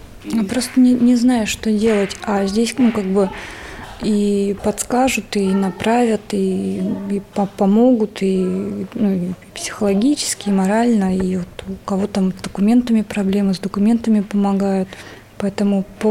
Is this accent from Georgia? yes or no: no; Ukraine; Я с Украины